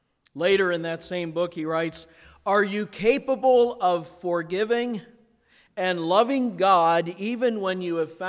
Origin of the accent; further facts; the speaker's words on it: Akron, Ohio, United States; not far from where I grew up in Akron, Ohio.